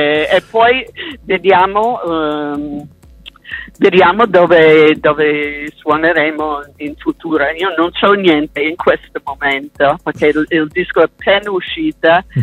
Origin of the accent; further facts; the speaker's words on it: New York, United States; io sono nata a New York e sono cresciuta fra le strade di Broadway